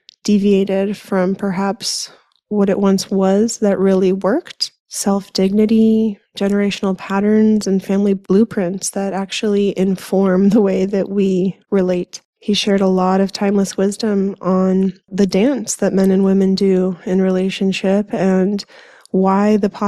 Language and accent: English; Santa Cruz, California, United States; it came up that I grew up in Santa Cruz, California, and he looked surprised.